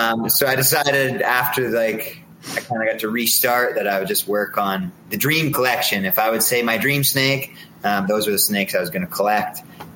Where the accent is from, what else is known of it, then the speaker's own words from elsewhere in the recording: Calgary, Alberta, Canada; now in Red Deer, Canada; I was from Calgary, which is one of the main cities out here